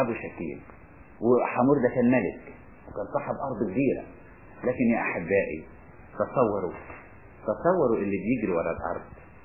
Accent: Upper Egypt, Egypt; حقيقي كان عندنا في الصعيد كده، تبقى ماسكه الفلوس في ايدها لانه متعود العطيه كده.

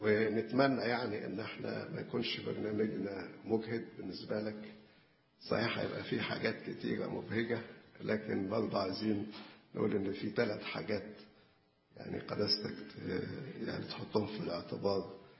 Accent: Egypt; بلادنا مصر

